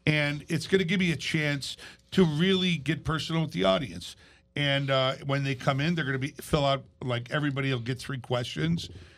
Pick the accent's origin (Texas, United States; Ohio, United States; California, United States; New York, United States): New York, United States; Buffalo; See, growing up in Buffalo, we didn't have a pro team.